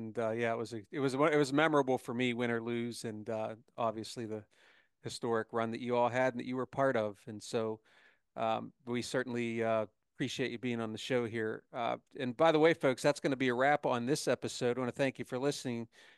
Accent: Pennsylvania, United States; And so growing up near Pittsburgh like I did and being a Pittsburgh Steelers fan

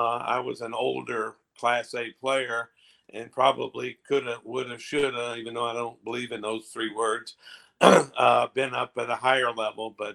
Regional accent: Mississippi, United States; But and I still hold it in Mississippi, my home state.

